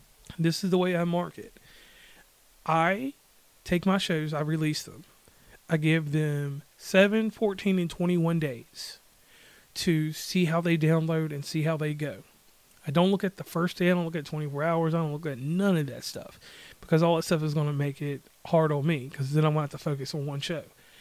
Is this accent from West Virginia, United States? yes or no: yes; West Virginia, United States; from West Virginia and Commonplace.